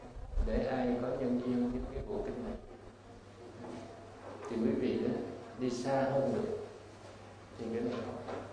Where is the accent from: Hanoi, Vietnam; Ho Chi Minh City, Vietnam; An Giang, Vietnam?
Ho Chi Minh City, Vietnam; Phu My Hung; Các vị này đấy là từ ở cái quê tôi là ở làng Phú Mỹ Hưng của gia đình